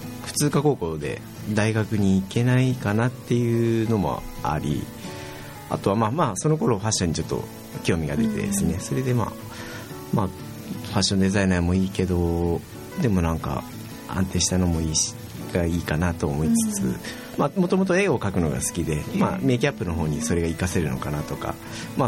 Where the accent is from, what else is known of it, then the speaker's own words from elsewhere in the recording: Bungo-ono, Oita, Japan; born there; now in Oita, Japan; 大分生まれは豊後大野市っていうところで、今は大分市内です